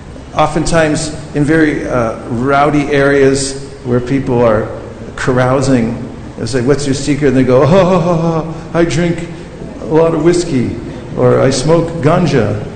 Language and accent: English; California, United States; I'm from California, where are you from?